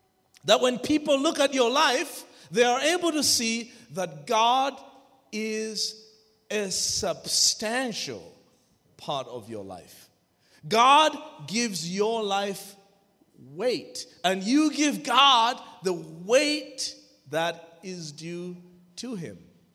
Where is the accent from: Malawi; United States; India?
Malawi; first language Chichewa; English is a second language; I speak two languages fluently, English and Chichewa. Chichewa is my mother tongue, and it is one of the most beautiful languages in the world.